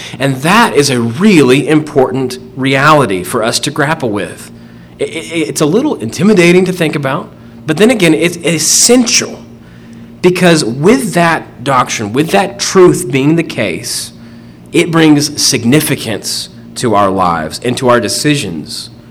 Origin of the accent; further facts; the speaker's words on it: the South, United States; It's just I grew up in the South at the heyday of the Atlanta Braves, and that's what I wanted to do.